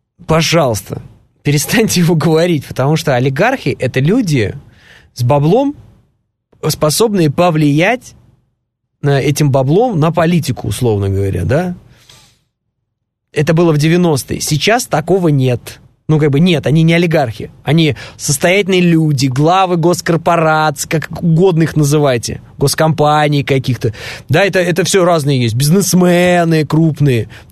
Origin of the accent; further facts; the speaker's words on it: Moscow, Russia; я тоже из Москвы